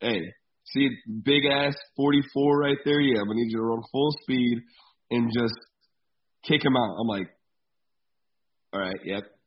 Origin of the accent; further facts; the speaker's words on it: Iowa, United States; We're from Iowa.